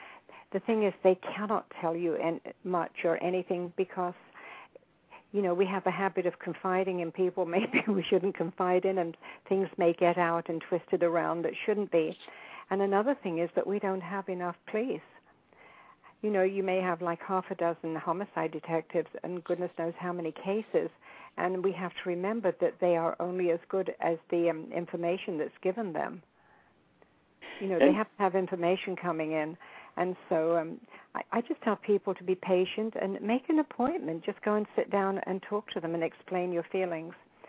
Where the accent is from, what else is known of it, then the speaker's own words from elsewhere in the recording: England, United Kingdom; I always call them coppers because I'm English.